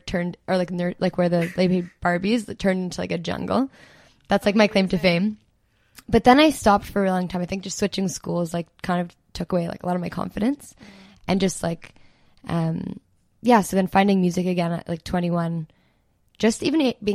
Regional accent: Toronto, Ontario, Canada; Grew up, like born and raised in Toronto.

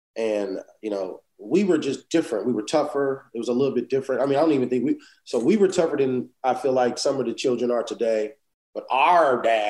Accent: Los Angeles, California, United States; born there; So on paper, I was born in Los Angeles.

